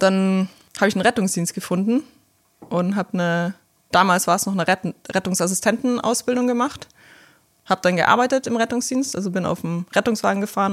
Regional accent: Bavaria, Germany; Zwischen Rosenheim und München.

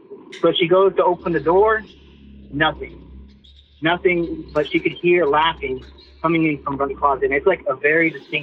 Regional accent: Midland, Texas, United States; I'm from Midland, Texas, a little town outside of West Texas.

